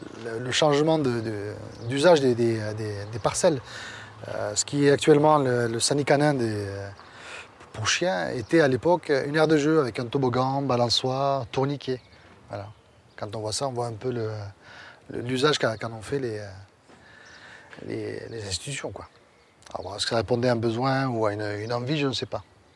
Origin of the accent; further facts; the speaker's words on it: Pamiers, Occitanie, France; Alors, je suis originaire de Pamiers. J'ai grandi ici, j'ai grandi au Foulon. Au numéro 7, exactement. 7 HLM du Foulon.